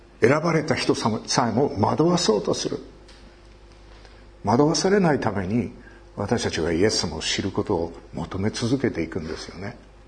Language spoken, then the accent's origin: Japanese; Hokkaido, Japan; 私は北海道で生まれ育ちましたし、で北海道が未だに大好きなんですよ。で育った町はもう何にもないと言われるぐらい寂れてるんです。